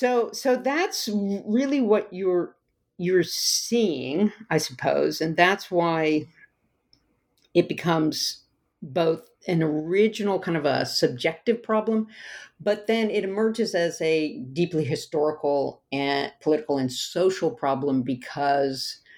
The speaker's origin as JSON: {"language": "English", "region": "the South", "country": "United States", "tie": "born or raised there", "said": "So I talk about how, you know, where I grew up in the South, folks had … Confederate flags or Jesus hanging on their wall."}